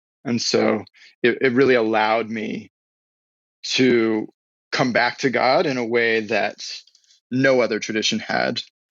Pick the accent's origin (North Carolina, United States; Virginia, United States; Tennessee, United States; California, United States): Virginia, United States; Newport News; also born or lived in Iowa; So I was raised in Southeast Virginia, kind of split time between Newport News area, and my folks were split. So I was born in Iowa, so I split time between those two states.